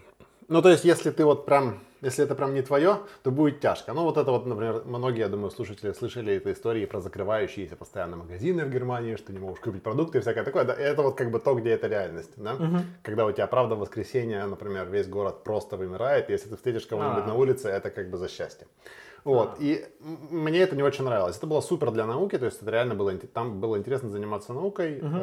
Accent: Novosibirsk, Novosibirsk Oblast, Russia; now in Berlin, Germany; изначально я из Новосибирска. Это относительно большой город, в принципе, у нас живет где-то 1,5 миллиона человек.

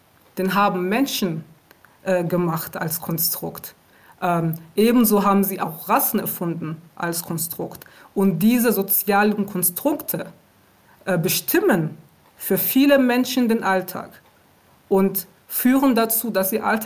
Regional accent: Aachen, North Rhine-Westphalia, Germany; also born or lived in Rwanda; now in Berlin, Germany; Ich bin in Ruanda geboren und ich bin mit meiner Familie im Jahr 1994 nach Deutschland gekommen aufgrund des Völkermordes in Ruanda. Und ich bin in Aachen aufgewachsen und später nach Berlin gezogen, um dort zu arbeiten.

